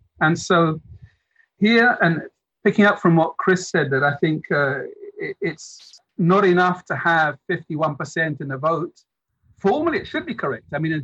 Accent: United Kingdom; now in Spain; I grew up in Britain

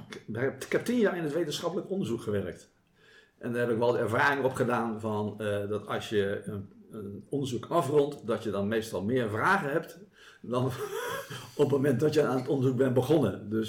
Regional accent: Voorburg, South Holland, Netherlands; Ik ben geboren in Voorburg, wat in mijn jeugd nog een dorp was, onder de rook van Den Haag. En mijn vader was daar veehandelaar. Dus ik ben opgegroeid tussen de koeien, de schapen en de varkens.

